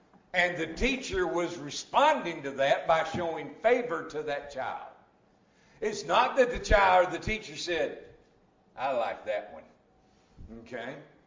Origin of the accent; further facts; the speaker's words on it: Southern United States, United States; Growing up in the Bible Belt has its advantages. I mean, obviously, you know, we understand Southern phrases like, I've got an ox in the ditch. We grew up in the South.